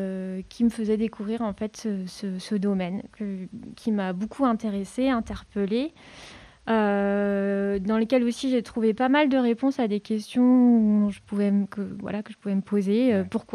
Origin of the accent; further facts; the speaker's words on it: Brittany, France; je suis originaire de Bretagne. J'ai des grands-parents qui vivaient à l'époque... en Centre-Bretagne